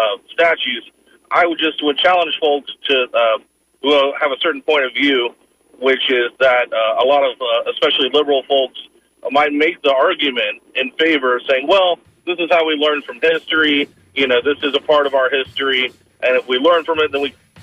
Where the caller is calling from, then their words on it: Tampa, Florida, United States; from Tampa.